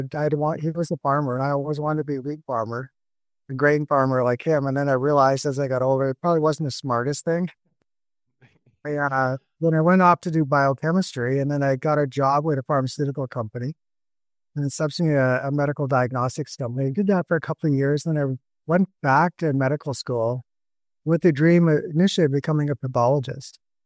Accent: Brockville, Ontario, Canada; also born or lived in Saskatchewan / Ottawa; So I was born in Saskatchewan, which is the next province over from Alberta. And then when I was about six, my family moved to Ottawa for two years. Then we moved from there to Brockville

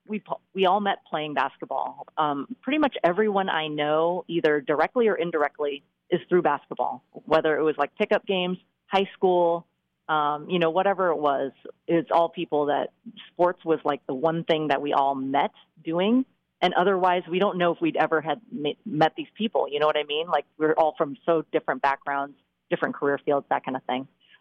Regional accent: Portland, Oregon, United States; So I was born and raised in Portland. So this is feeling really special, being my hometown.

